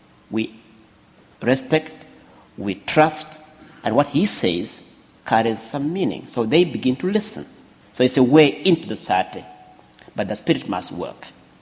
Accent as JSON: {"language": "English", "country": "Uganda", "said": "I come from Uganda, the famous Uganda."}